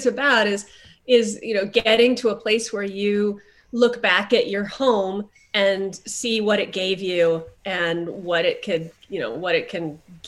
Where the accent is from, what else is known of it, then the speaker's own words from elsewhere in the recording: Texas, United States; also born or lived in Kansas; now in California, United States; Well, I grew up in Texas and in Kansas, so I get really disappointed by the fact that all the books, a lot of books are set on the coast. I live on a coast now